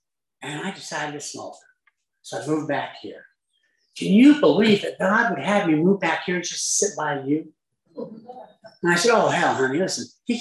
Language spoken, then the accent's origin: English; Orem, Utah, United States; I said, well, I grew up in Orem, Utah.